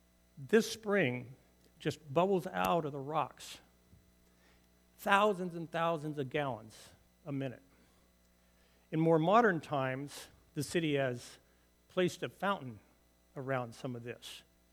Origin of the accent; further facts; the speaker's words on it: Jericho, West Bank, Palestine; Let me take you to Jericho and share with you my hometown.